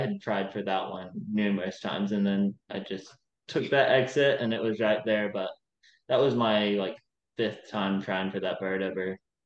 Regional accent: the South, United States; even though I'm born and raised in the South.

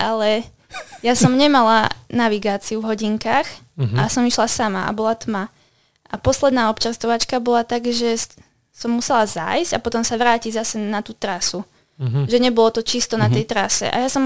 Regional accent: Nová Baňa, Banská Bystrica Region, Slovakia; ja som z Novej Bane. A to ide okolo, celkom to je takže blízko

